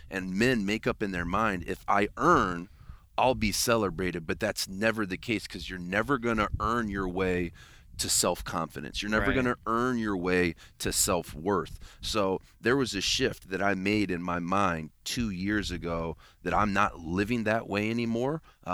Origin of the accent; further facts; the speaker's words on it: Midwest, United States; at least for me growing up in the Midwest